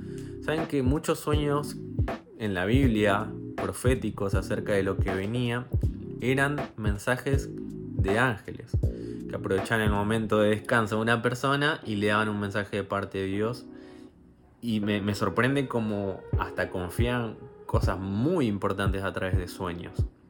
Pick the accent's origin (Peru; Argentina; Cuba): Argentina; Buenos Aires; now in Chile; soy de Argentina, Buenos Aires, pero estoy viviendo en Chile.